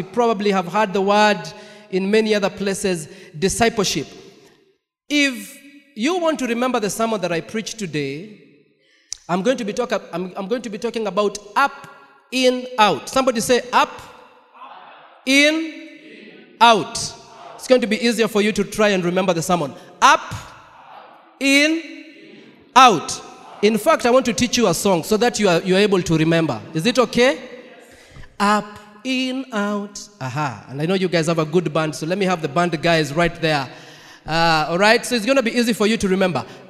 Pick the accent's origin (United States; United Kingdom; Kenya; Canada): Kenya; moved away as an adult; now in Kampala, Uganda; I am Kenyan by nationality, Ugandan by assignment, Congolese by choice. Hey, I have it's a triple citizenship. I am born in Kenya, raised in Kenya, and I minister in a church called Trinity Chapel, Kampala